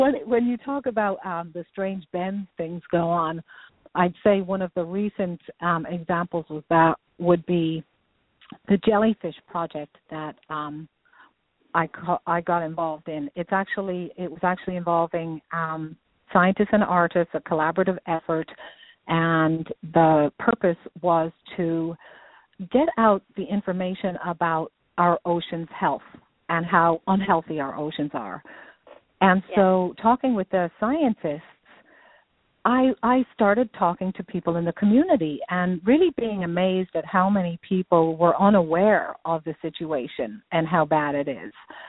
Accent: Dublin, Leinster, Ireland; now in San Diego, United States; I'm from Dublin, Ireland. I now live in San Diego, California.

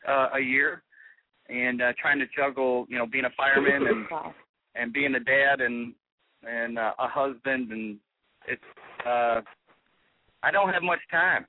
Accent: St. Charles, United States; Well, I was. I actually grew up in St. Charles, and I still live there today. Great town, and yeah. So that's where I'm from. I'm still a local boy.

